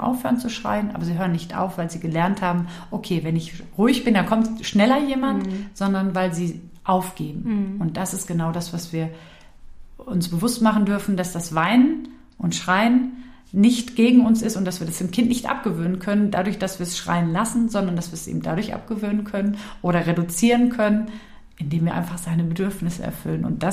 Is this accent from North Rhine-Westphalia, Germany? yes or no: yes; Unna, North Rhine-Westphalia, Germany; also ich komme in dem Fall aus Unna, bin also eher NRW-weit unterwegs